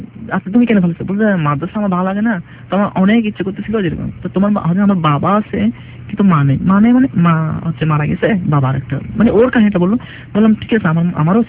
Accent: Chittagong, Chittagong Division, Bangladesh; আমি চট্টগ্রামের লোক

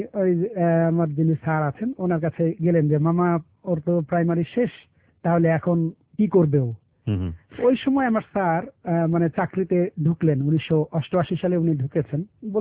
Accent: Dinajpur, Rangpur Division, Bangladesh; আমাদের বাড়ি আমার দিনাজপুরে

